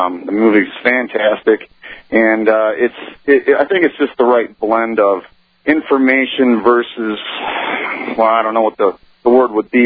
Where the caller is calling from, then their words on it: Michigan, United States; Michigan.